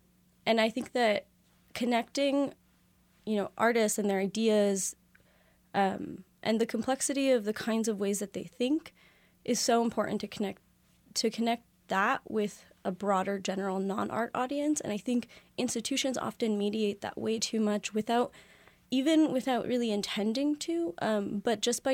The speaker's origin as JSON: {"language": "English", "town": "Miami", "region": "Florida", "country": "United States", "said": "I'm originally from Miami, Florida. I am first-generation American. My family's from Peru. I went to art school in Chicago, went to grad school at NYU."}